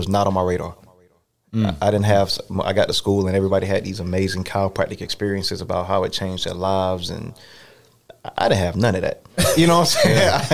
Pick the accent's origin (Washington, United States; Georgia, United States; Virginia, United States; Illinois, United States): Georgia, United States; Augusta; Yeah, so, I mean, growing up in Augusta, Georgia.